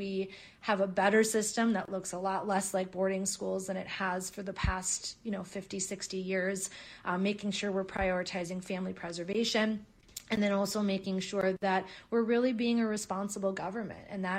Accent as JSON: {"language": "English", "region": "Minnesota", "country": "United States", "tie": "born or raised there", "said": "I come from generations before me who were raised here. And what I know about being a Minnesotan is taking care of each other, being kind to each other."}